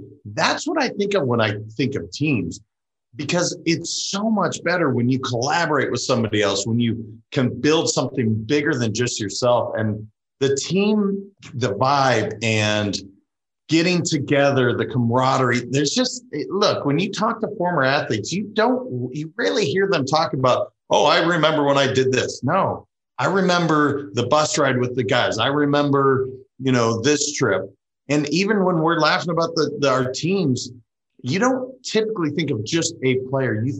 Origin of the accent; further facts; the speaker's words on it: Montana, United States; also born or lived in Madison, Wisconsin; I was raised in Montana, but I was actually born in Madison, Wisconsin.